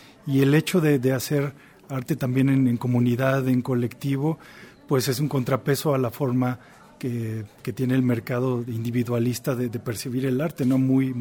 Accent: Zacatecas, Mexico; now in Oaxaca, Mexico; en Oaxaca, donde yo vivo hace ya muchos años, aunque soy de Zacatecas.

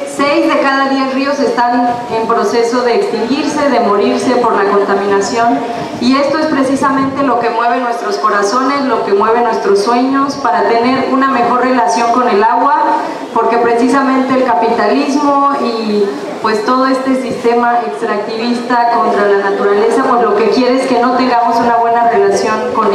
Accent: Ixtaltepec, Oaxaca, Mexico; Yo soy de Ixtaltepec.

